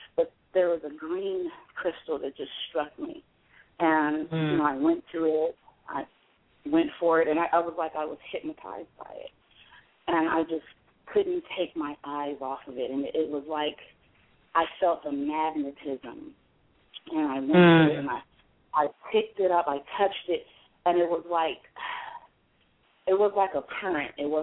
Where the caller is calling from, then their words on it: Desert Hot Springs, California, United States; I'm calling from Desert Hot Springs, California.